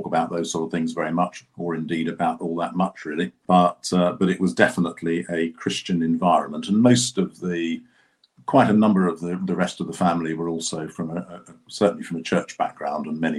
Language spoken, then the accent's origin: English; South East England, United Kingdom; Yeah, so I was brought up in Kent, and I have always been a Kent person. I still am.